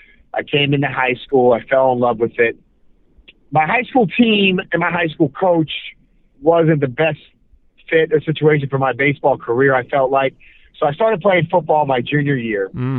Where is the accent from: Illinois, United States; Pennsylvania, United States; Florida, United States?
Florida, United States; Boca Raton; Yes, sir. I grew up in Boca.